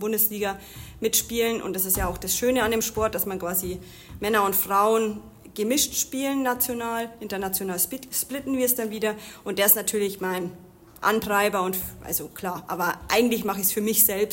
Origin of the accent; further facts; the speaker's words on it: Amberg, Bavaria, Germany; Ich komme aus Amberg. Ich bin 34 Jahre alt